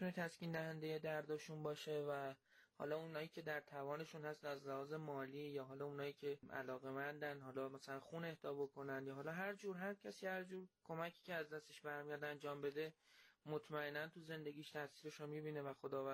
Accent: Shahrekord, Chaharmahal and Bakhtiari, Iran; اهل شهر کردم.

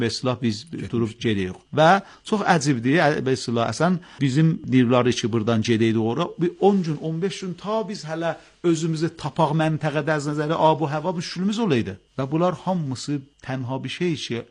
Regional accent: Ardabil, Ardabil Province, Iran; mən Ərdəbildən gəlmişəm, ezab olmuşam bura.

